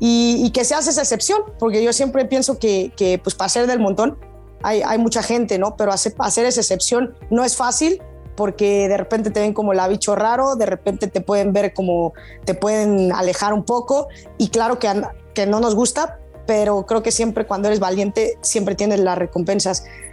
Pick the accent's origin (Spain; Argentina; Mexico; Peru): Mexico; nos ponemos a ver lo que no tenemos en vez de explotar lo que como mexicanas tenemos